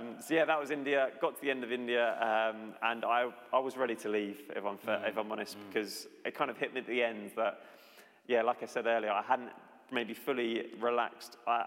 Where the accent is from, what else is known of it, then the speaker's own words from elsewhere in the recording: London, United Kingdom; I'm from London, I'm a teacher